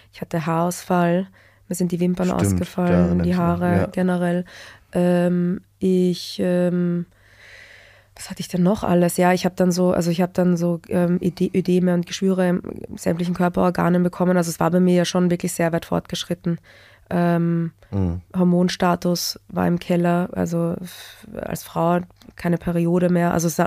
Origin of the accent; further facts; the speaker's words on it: Austria; Wir Österreicher lieben es ja.